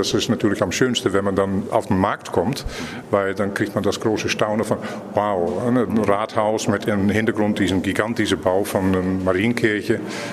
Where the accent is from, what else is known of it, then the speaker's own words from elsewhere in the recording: Amsterdam, North Holland, Netherlands; now in Lübeck, Germany; ich komme aus Amsterdam, aber ich kenne Amsterdam kaum und ich habe noch nie eine Stadtführung in Amsterdam gemacht.